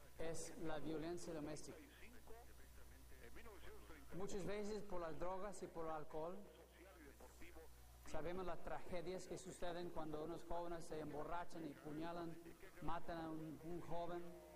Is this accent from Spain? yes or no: no; Mexico City, Mexico; No, es que yo he vivido, vengo de la Ciudad de México